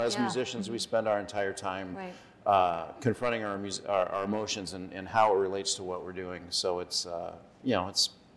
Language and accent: English; Arizona, United States; also born or lived in Kansas; So I grew up in Arizona.